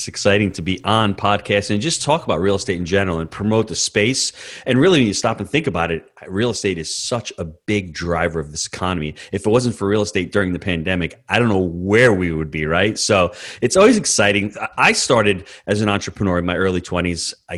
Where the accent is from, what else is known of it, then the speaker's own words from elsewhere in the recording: New York, United States; and mind you, Mark, I'm a New Yorker. 10 years ago, I didn't know where Knoxville, Tennessee was either.